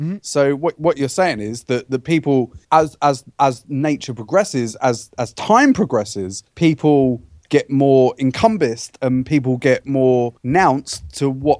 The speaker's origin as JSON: {"language": "English", "region": "England", "country": "United Kingdom", "said": "No, because I'm English."}